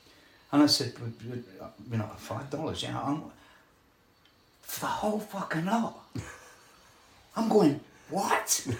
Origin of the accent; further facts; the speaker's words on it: Leicester, East Midlands, United Kingdom; I don't know nothing about boats. I'm from Leicester, but I'm willing to graft and work